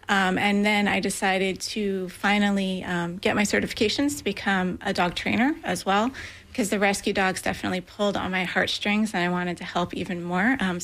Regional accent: New Jersey, United States; also born or lived in Texas; Yeah, I was actually born and raised in New Jersey and started my rescue efforts. I partnered with some organizations in New Jersey and then found my way to Texas

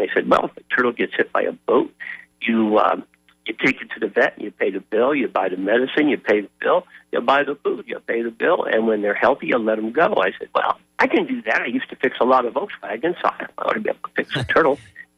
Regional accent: New Jersey, United States; I'm from New Jersey originally and a little ambitious

